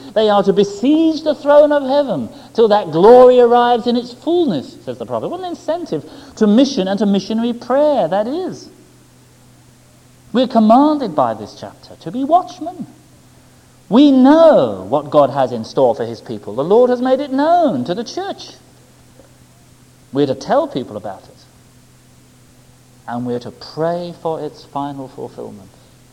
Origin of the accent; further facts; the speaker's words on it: England, United Kingdom; As an Englishman, I find that difficult. Why wasn't the Messiah born in London, eh?